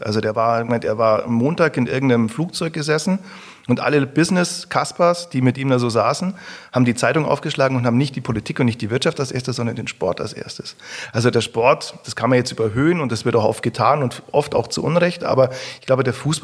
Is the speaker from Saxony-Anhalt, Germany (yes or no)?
no; Augsburg, Bavaria, Germany; wenn du gesagt hast, wo kommst du her? Aus Augsburg, dann musst du sagen, ja, ist bei München oder so.